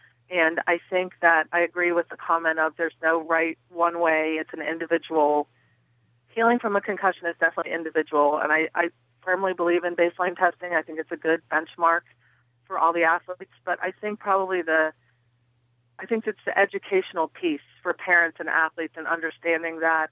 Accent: Pittsburgh, Pennsylvania, United States; So I'm just visiting Pittsburgh. I grew up in Pittsburgh.

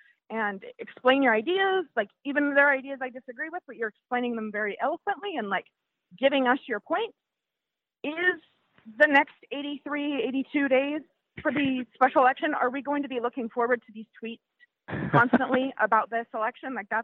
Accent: Helena, Montana, United States; So I am from Helena, Montana, sir.

